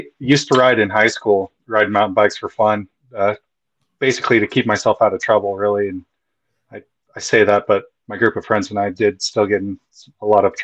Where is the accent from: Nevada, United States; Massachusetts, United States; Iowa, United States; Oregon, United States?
Oregon, United States; Eugene; I went to LCC. I'm also from Eugene.